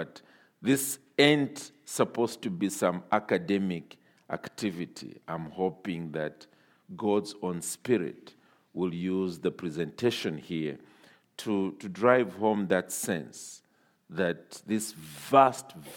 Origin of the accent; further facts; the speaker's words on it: Zambia; and I am from Zambia.